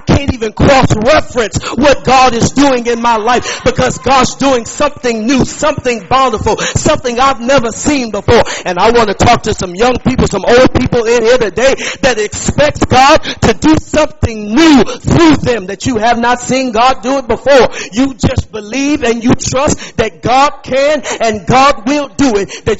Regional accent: Texas, United States; I can't help but remember when I was a child growing up in Texas.

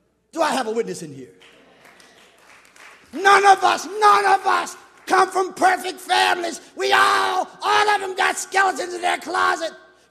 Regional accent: Emmons, South Carolina, United States; I told the story this morning about growing up in South Carolina. Poor boy. My grandfather was a sharecropper, went to school in segregated South Carolina.

